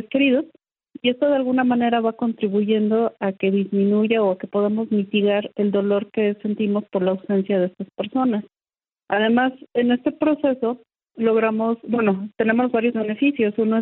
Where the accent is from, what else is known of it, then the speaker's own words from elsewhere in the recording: Mexico; Digo, estos son días de gran importancia para todos nosotros como mexicanos.